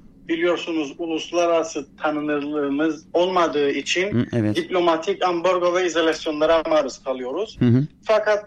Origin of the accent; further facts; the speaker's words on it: Cyprus; now in Australia; Kıbrıs'ta doğup büyüdüm. Yaklaşık 10 yıldır Avustralya'da evli ve iki çocuk babası olarak yaşamımı sürdürmekteyim.